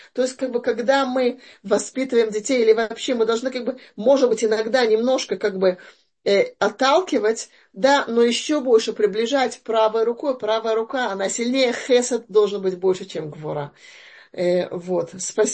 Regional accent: Russia; я росла в России, да, вообще в Советском Союзе

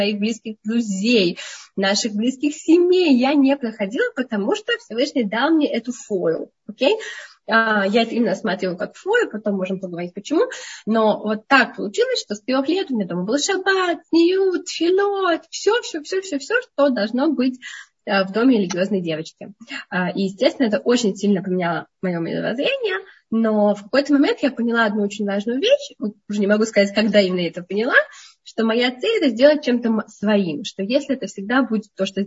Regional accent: Moscow, Russia; да, я выросла в Москве.

